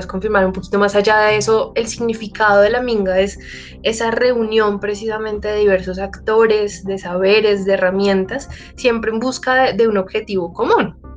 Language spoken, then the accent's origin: Spanish; Colombia; nos compete absolutamente todos como ciudadanos colombianos